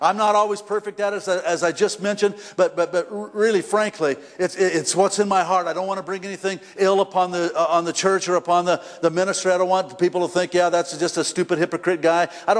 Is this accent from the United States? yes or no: no; Ireland; Let me tell you what, I'm an Irishman.